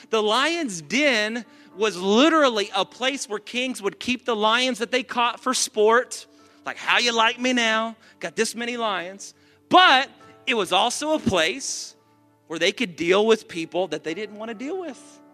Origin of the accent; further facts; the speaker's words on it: the South, United States; We got people watching that are not from the South, but we're from the South